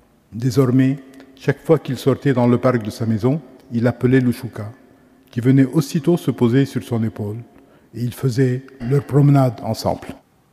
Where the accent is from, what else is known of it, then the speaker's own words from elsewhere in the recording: Lebanon; Liban, j'apporterai avec moi tout ce que mes deux patries m'ont donné. Mes origines, mes langues, mon accent, mes convictions, mes doutes